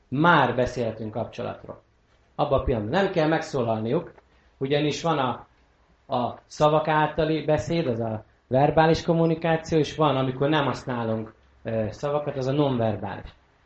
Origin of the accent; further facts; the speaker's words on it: Dávod, Bács-Kiskun, Hungary; also born or lived in Baja; 17 éve, hogy visszakerültem Bajára, mert egy termál faluban nőttem fel, Dávodon, termál vizes faluba, és 17 éve Bajára nősültem